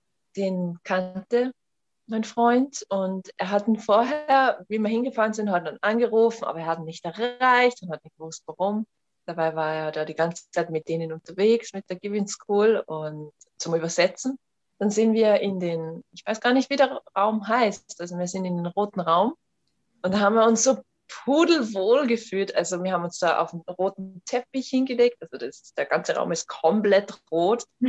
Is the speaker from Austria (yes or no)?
yes; Austria; komme aus Österreich, bin 33 Jahre